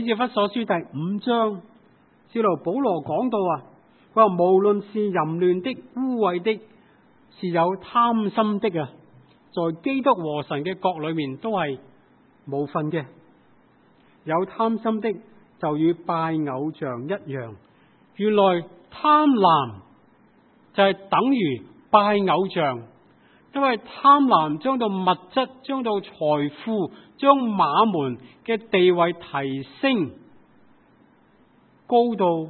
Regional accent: China; 正所谓我们中国人说，就算他打跛脚了，一世都不需要愁吃喝。

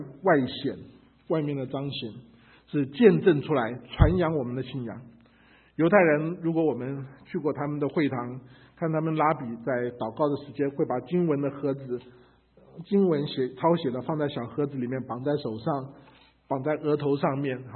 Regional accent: China; now in United States; 我们中国人在美国常常希望保留很多的中国文化，特别我们总觉得中国人吃的东西比西方吃的东西讲究太多了

